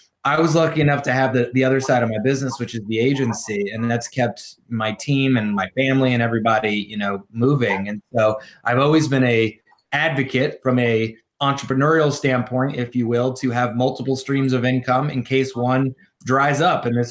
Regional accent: Sarasota, Florida, United States; born there; Let's see, I was born in Sarasota, Florida on January 1st as a wee little bit.

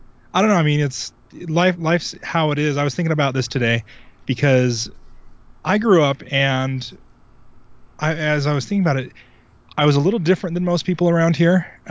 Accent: Salt Lake City, Utah, United States; I grew up in Salt Lake City, and then for 2 years I served an LDS mission in California

